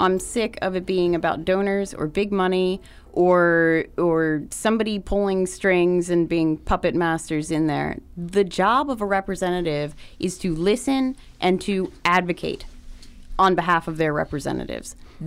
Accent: Maryland, United States; But it's also where I'm from. I'm from Harford County. I grew up there.

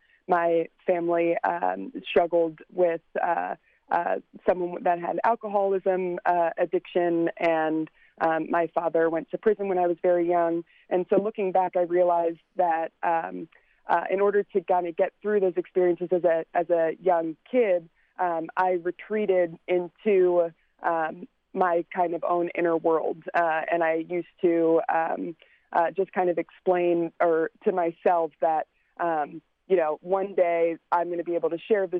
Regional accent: Glen Burnie, Maryland, United States; So I grew up in Glen Burnie, Maryland, so just outside the city line.

